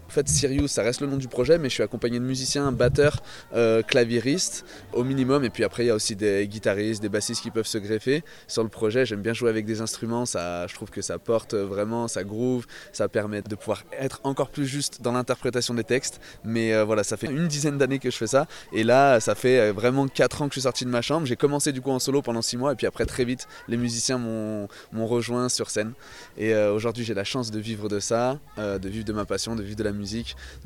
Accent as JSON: {"language": "French", "country": "Martinique", "said": "je suis originaire de la Caraïbe, de la Martinique"}